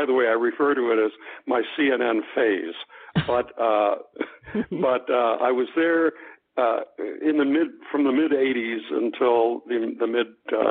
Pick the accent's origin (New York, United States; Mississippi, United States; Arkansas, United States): Arkansas, United States; Little Rock; also born or lived in Baltimore; Well, I was born in Baltimore, but raised in Little Rock, Arkansas, and then left and didn't really go back until the Clintons got elected.